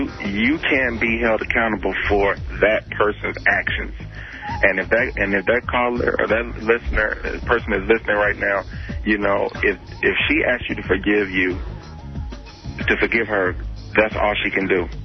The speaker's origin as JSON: {"language": "English", "town": "Memphis", "region": "Tennessee", "country": "United States", "lives_now": "Austin, United States", "said": "I'm originally from Memphis. And I live in Austin right now, and I'm contemplating on moving to Houston."}